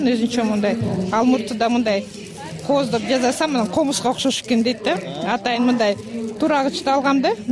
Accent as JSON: {"language": "Kyrgyz", "region": "Bishkek", "country": "Kyrgyzstan", "said": "Мен Бишкектенмин."}